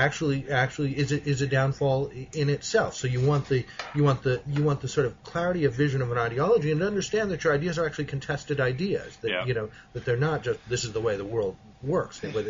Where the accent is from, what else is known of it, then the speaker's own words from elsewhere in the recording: New York, United States; now in Washington, United States; every place I've ever lived, you know, where I grew up in New York, here in Washington